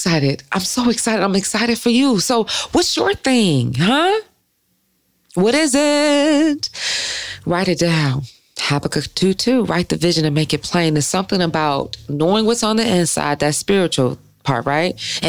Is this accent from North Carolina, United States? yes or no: no; Detroit, Michigan, United States; They had the Detroit jersey on there. And like, that spoke to me. I'm from Detroit. In the year I was born, 86.